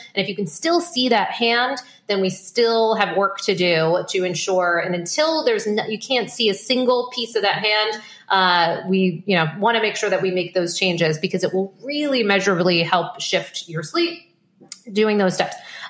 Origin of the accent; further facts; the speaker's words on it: Maine, United States; also born or lived in New York; and I'm from Maine, lived in New York for over a decade.